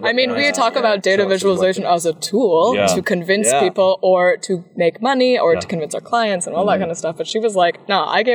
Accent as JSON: {"language": "English", "country": "United States", "said": "I'm American, so maybe I have a little bit of a bias"}